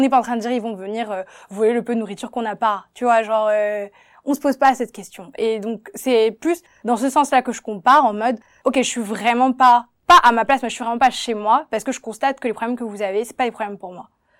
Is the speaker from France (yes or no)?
no; Douala, Littoral, Cameroon; mais j'ai grandi à Douala, j'ai vu de nombreux quartiers, de nombreuses réalités